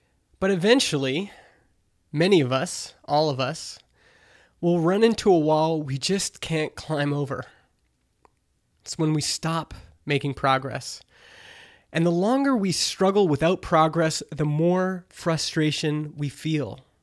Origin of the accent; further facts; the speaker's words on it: Canada; I'm Canadian